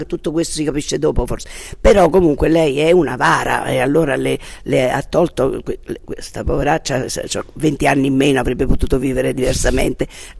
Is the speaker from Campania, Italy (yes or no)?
yes; Campania, Italy; accent: Neapolitan; c'è anche questo napoletano che ci aiuta molto, diciamo, questo nostro dialetto